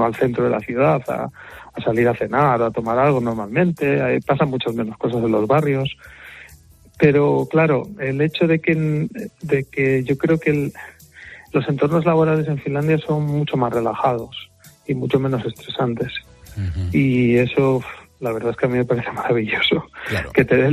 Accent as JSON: {"language": "Spanish", "country": "Spain", "moved": "yes", "said": "soy español y no me desvinculo de mi origen y de lo que soy"}